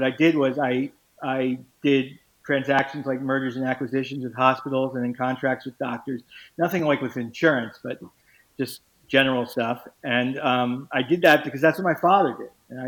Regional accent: Miami, Florida, United States; I played in Miami, growing up in Miami, and then I was playing junior varsity.

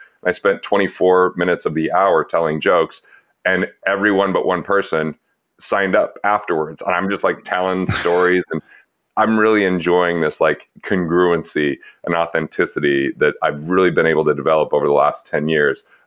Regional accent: Utah, United States; I was growing up in Utah, not Mormon, and my partners were Mormon

